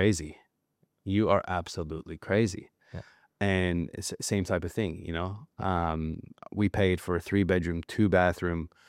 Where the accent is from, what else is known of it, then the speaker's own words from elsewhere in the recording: Canada; and I'm from Canada originally